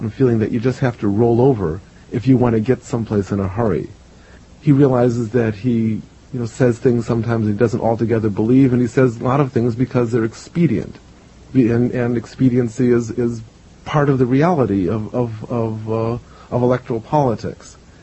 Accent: Chicago, Illinois, United States; also born or lived in Washington; I was born in Washington, but I was raised in Chicago.

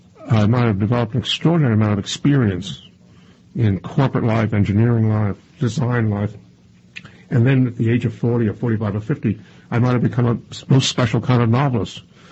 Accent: Brooklyn, New York, United States; I grew up in Brooklyn, actually in Crown Heights, which is now always in the newspapers for riots. In my day, it was sort of a quiet, relatively, wasn't poor, but sort of lower middle class Jewish neighborhood.

